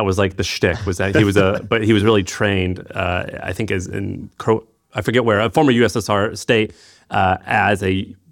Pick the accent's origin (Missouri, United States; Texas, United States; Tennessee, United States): Missouri, United States; I didn't go to a good school. I was from Missouri.